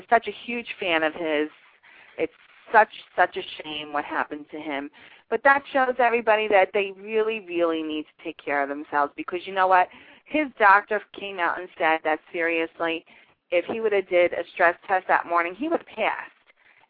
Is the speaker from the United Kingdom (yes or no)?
no; New York, United States; moved away; Yeah, I'm very excited about moving back to New York. I was born and raised in New York.